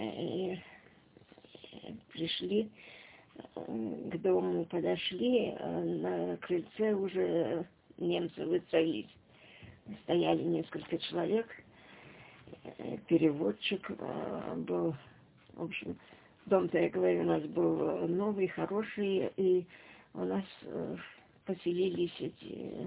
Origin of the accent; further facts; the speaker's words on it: Lyuban, Leningrad Oblast, Russia; also born or lived in Olkhovka; 1932. Родилась я в деревне Ольховка, но там почти не жили, сразу в Любань переехали.